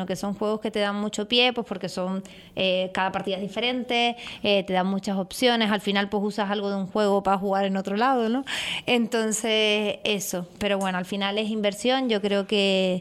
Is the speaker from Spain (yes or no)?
yes; Canary Islands, Spain; voy a apostar por Canarias, ¿no? Por mi tierra.